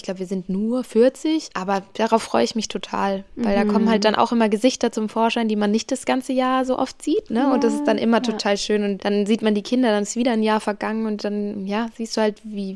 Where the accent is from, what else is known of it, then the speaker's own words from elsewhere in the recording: Nuremberg, Bavaria, Germany; wir feiern dann als Nürnberger zusammen, also mit meinen Eltern.